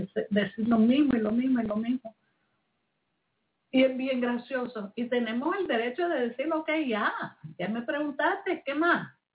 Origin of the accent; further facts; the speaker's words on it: New York, United States; Yo soy de Nueva York. Yo soy bien pragmática.